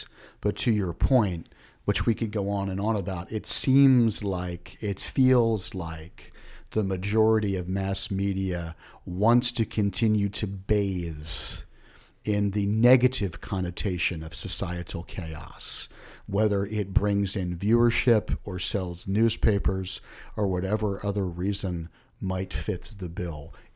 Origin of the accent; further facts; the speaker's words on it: United States; I can only speak to being an American, as a United States citizen, have been hanging on as best we can.